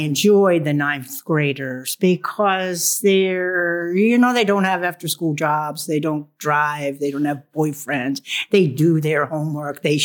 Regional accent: Baltimore, Maryland, United States; now in Savannah, United States; Well, I am not a native Savannian. I came from Baltimore as a new nun, in training, a postulant, and I was sent here.

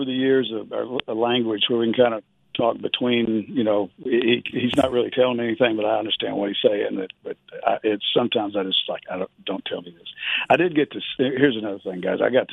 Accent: Texas, United States; And I'm from East Texas anyway. So we grew up behind the Pine Curtain.

